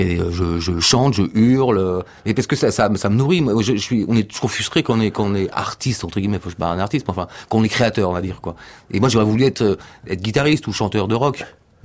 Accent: Brittany, France; Non, moi je viens de loin quand même. Ok, je suis breton, j'ai toujours fait du bateau avec mes copains.

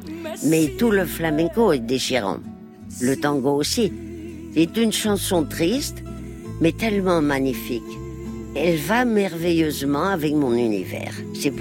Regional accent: Madrid, Community of Madrid, Spain; comme les toreros de mon enfance à Madrid, accepter l'idée de la mort.

